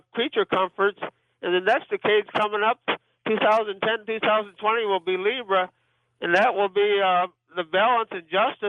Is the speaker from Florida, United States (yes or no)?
no; St. Paul, Minnesota, United States; I'm from St. Paul, Minnesota.